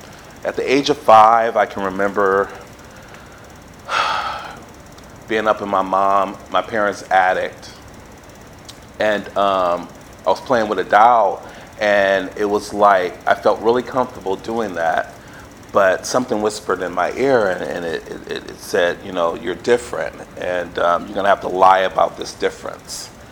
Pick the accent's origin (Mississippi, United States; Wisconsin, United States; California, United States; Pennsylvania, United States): Wisconsin, United States; Milwaukee; born there; I was born in Milwaukee, Wisconsin, and I have an older sister, and my dad.